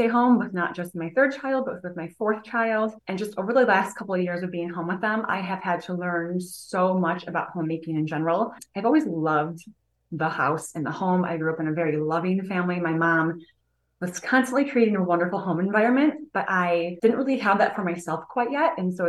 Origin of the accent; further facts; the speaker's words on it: Chicago, Illinois, United States; also born or lived in Wisconsin; Okay, so I was born in the Chicagoland area, and then my family, we moved up to northern Wisconsin when I was in seventh grade, and then I moved back to Chicago for college.